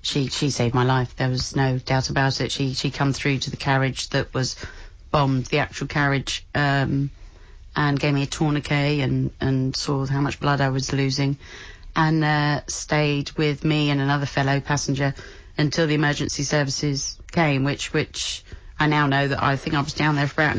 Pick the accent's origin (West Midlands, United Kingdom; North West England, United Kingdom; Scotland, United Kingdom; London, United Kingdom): London, United Kingdom; I'm a Londoner.